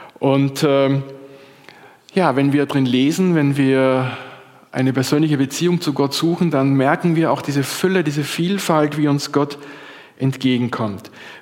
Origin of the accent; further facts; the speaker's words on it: Austria; Oder bei uns in Österreich hieß es dann immer unterrichtsfreie Zeit.